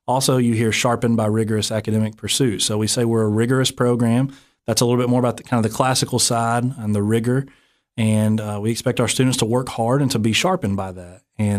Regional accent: Tennessee, United States; accent: hillbilly; also born or lived in Western North Carolina; I grew up, you could probably hear it in my voice, I'm a hillbilly. I grew up in East Tennessee, Western North Carolina, in the Appalachian Mountains

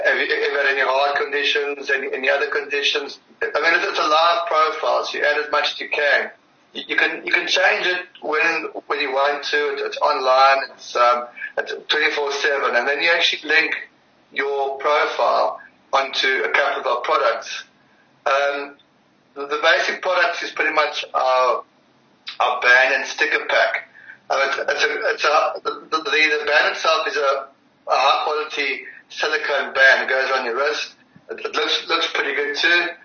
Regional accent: South Africa; I'm a South African. I like my sport, cycling and the rest.

